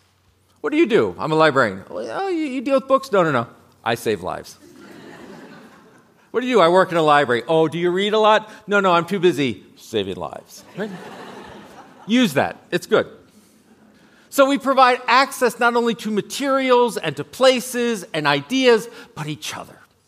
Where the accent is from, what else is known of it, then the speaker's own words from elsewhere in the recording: Texas, United States; I will be seeking asylum from my home state of Texas.